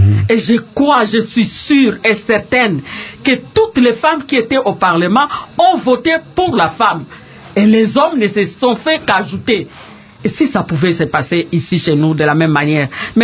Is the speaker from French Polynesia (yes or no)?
no; DR Congo; Nous sommes des Congolais. On peut aller d'un bout à l'autre sans dire que voilà, celui-là est de telle province. Non, le dénominateur commun, c'est être Congolais. Et c'est ce que nous, femmes congolaises, nous voulons.